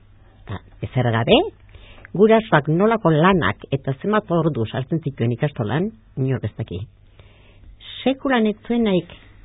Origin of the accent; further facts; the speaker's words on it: Navarre, Spain; born there; Ni jaio nintzen Naparroko herri politi batean. Arri be, izena duen herri batean.